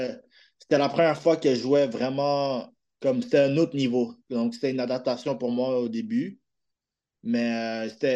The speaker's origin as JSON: {"language": "French", "town": "Montreal", "region": "Quebec", "country": "Canada", "tie": "born or raised there", "said": "moi je viens de Montréal. J'ai grandi à Montréal la plupart partie de ma vie. Je suis allé au secondaire au collège Jean-Eudes, ça c'est dans l'arrondissement de Rosemont."}